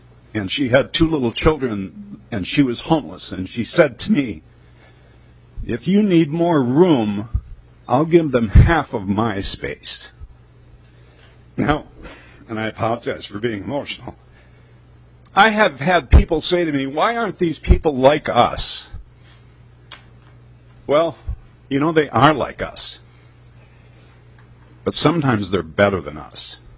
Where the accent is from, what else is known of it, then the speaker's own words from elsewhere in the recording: Minnesota, United States; I am from Scott County, Minnesota, and I spent my life not seeing homeless people.